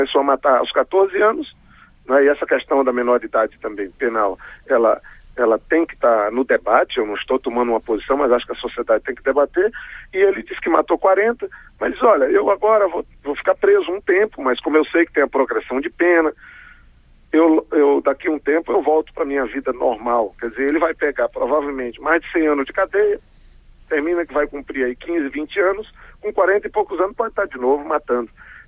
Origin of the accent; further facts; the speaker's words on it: Acre, Brazil; Eu sou do Acre, senador pelo Acre.